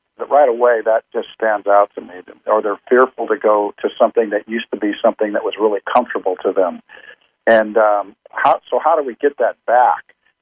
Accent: Compton, California, United States; born there; I was born in Compton, and that story deals with Compton and somewhere in Beverly Hills

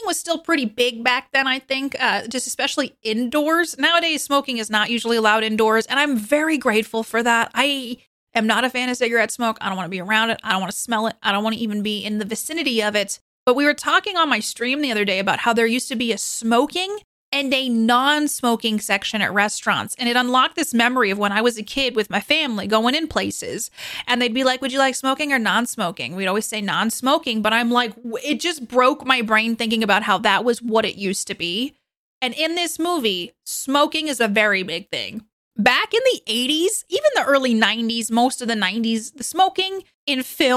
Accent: New York City, New York, United States; They are talking about New York City. I grew up in New York, and how they want to go to the beach. And they're like, we go to Jones Beach, which I grew up near Jones Beach.

